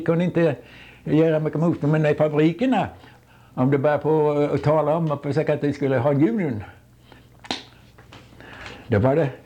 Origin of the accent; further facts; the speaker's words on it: Sweden; moved away; Och när jag kom ifrån Sverige i 58, jag tog tåget och det gick samma väg.